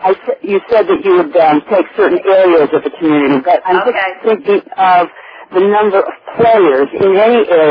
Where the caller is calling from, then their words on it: Worcester, Massachusetts, United States; I'm calling from Worcester, Mass.